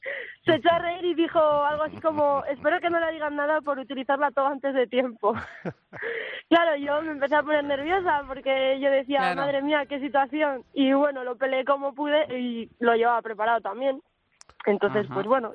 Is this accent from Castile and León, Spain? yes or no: yes; León, Castile and León, Spain; now in Vigo, Spain; soy estudiante de Derecho, soy de León y bueno, me vine a acabar la carrera aquí a Vigo.